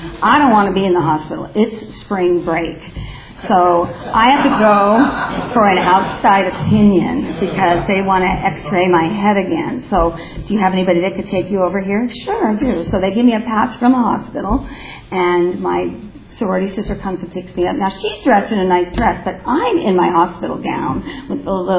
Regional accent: China Lake, California, United States; I grew up in China Lake. You can't see anything with the Mojave Desert.

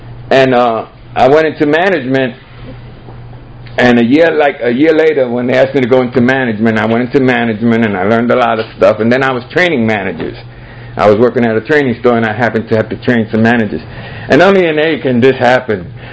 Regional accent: Brooklyn, New York, United States; I'm from Brooklyn. It's as natural as that be for me.

